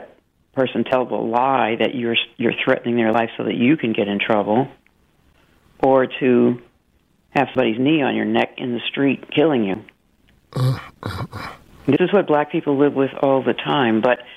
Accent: New York, United States; We came from New York and went down there without ever expecting any trouble.

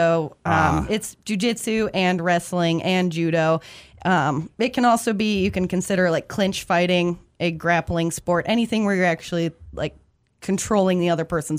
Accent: Missoula, Montana, United States; I grew up here in Missoula. I grew up riding horses, and I grew up with an older brother

